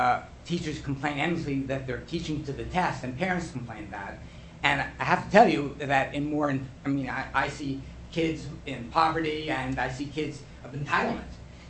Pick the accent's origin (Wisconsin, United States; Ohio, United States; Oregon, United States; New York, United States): New York, United States; Brooklyn; born there; it looks like I come from Harvard, and I do, but I was born in Brooklyn, so I'm a realist and a pragmatist